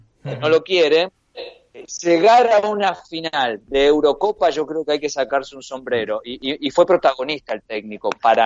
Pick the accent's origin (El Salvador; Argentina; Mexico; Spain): Argentina; somos argentinos